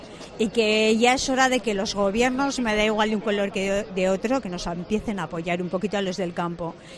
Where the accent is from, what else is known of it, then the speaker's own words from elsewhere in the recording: Albelda, Spain; De Albelda.